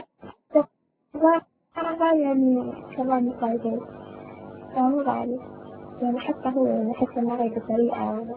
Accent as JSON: {"language": "Arabic", "country": "Palestine", "said": "إحنا طبعا أنا فلسطينية فإحنا عندنا يعني خوف"}